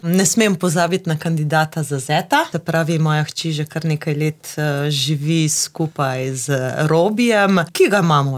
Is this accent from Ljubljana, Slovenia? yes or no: no; Zagorje pri Pivki, Littoral–Inner Carniola, Slovenia; Doma sem iz Zagorja, pri Pivki, ponosna Zagorka. Tako da tudi kjerkoli sem, zmerom povem, da sem doma iz Zagorja pri Pivki in da sem v bistvu Zagorka oziroma Pivčenka za tiste, ki ne vejo.